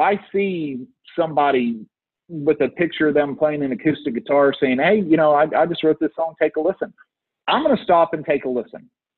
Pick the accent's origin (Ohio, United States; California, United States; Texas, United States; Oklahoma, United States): Texas, United States; He's from England. I'm from Texas.